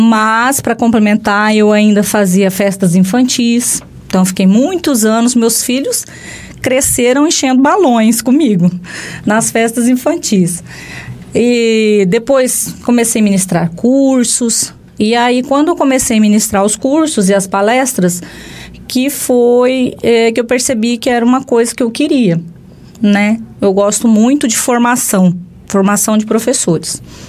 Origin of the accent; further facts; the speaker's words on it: Santa Catarina, Brazil; eu sou nascida em Santa Catarina, sou filha de agricultores, né? Meus pais eram plantadores de fumo em Santa Catarina. Trabalhei muito, muito na roça até os 17 anos.